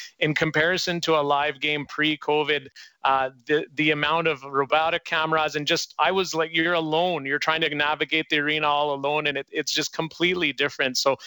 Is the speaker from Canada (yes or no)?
yes; Brooks, Alberta, Canada; Chestermere, Alberta, Brooks, Alberta, where I grew up. Had it not been for hockey, my experience growing up as a Canadian kid would have been completely different.